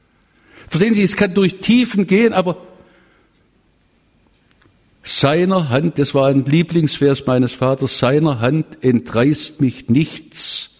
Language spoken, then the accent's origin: German; Stuttgart, Baden-Württemberg, Germany; Als die Großmutter gestorben war im Jahr 1953 bei uns zu Hause in Stuttgart